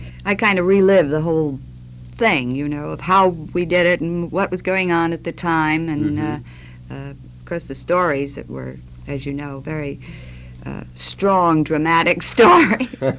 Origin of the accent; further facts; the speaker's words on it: New York, United States; also born or lived in Halifax, Canada; I was born in Halifax, Nova Scotia, and raised in New York, you see.